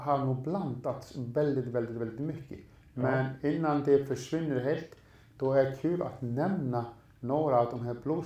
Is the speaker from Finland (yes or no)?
no; Iceland; Jag är uppvuxen på Island